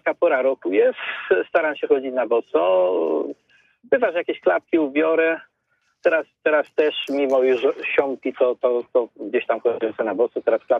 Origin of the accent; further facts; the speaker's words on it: Kraków, Lesser Poland, Poland; U nas w Krakowie, jeśli wrócę tak trochę, to tak, mamy kartofle, a nie pyrki, tak? I u nas się wychodzi na dwór, a nie na pole, tak?